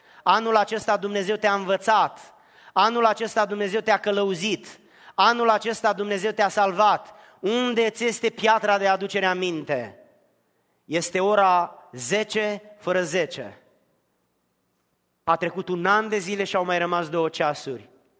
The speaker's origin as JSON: {"language": "Romanian", "country": "Romania", "moved": "yes", "said": "nu pentru că sunt bătrân venit din România"}